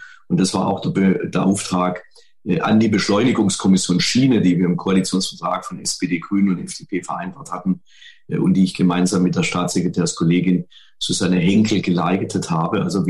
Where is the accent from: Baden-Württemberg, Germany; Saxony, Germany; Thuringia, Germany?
Baden-Württemberg, Germany; Horb am Neckar; als junger Mensch in meiner Heimatstadt Horb am Neckar, einer Bahnstadt, habe ich mich früh mit Bahnthemen beschäftigt.